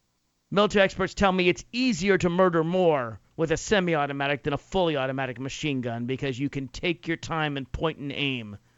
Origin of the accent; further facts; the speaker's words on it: Nashville, Tennessee, United States; I'm originally from Tennessee, from Nashville, Tennessee.